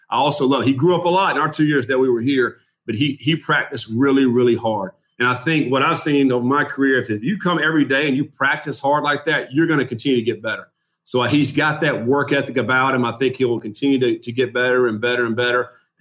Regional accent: Durham, North Carolina, United States; I grew up in Durham, North Carolina.

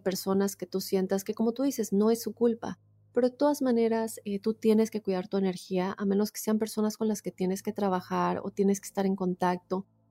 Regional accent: Monterrey, Nuevo León, Mexico; soy de Monterrey, Nuevo León.

